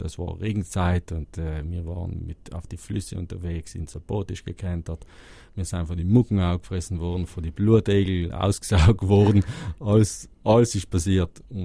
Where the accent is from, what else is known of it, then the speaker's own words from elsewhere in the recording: Trentino-Alto Adige, Italy; Aber daheim, ich sage mal, Südtirol passt schon, ist schon meine Heimat.